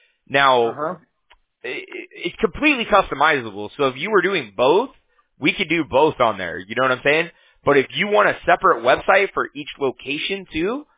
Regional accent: Huntington Beach, California, United States; I'm from Huntington Beach, one city over.

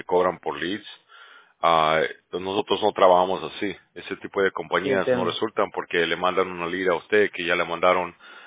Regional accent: Bolivia; Oh, Centroamérica, no, ese es de Sudamérica, yo soy de Bolivia.

